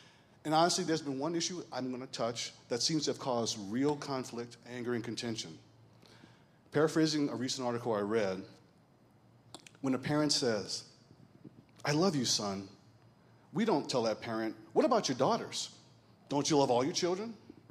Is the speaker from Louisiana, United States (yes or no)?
yes; Louisiana, United States; I am someone who can remember back at the age of 4 marching in the street for integration in my hometown, singing … I was the first black boy, along with my 2 sisters, to integrate in elementary school in southern Louisiana.